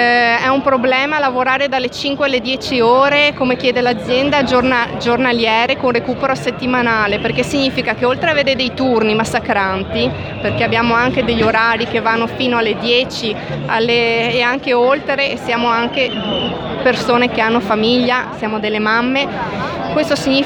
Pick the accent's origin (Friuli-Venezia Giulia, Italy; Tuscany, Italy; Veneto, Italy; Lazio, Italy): Veneto, Italy; Venice; Da Venezia.